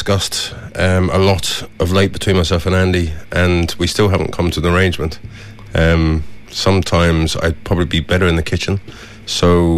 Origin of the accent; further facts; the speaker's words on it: London, United Kingdom; now in Ireland; No, we're both English. He's from Brighton, I'm from London. And yeah, we've been here. He's here 15 years and I'm here 18 years now. So it still hasn't gone away, the accent